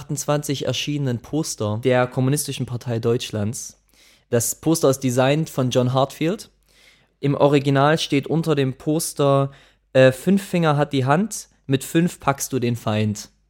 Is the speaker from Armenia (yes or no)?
yes; Armenia; Ich bin auch Armenier, ja. richtig.